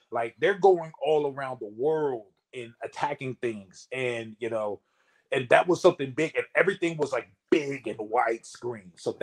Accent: California, United States; I go back to, I'm from California and, you know, I'm surrounded by all these people.

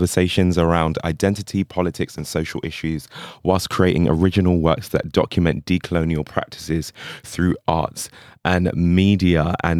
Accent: London, United Kingdom; I grew up in East London, which is a very multicultural space, but where I'm living now is Black.

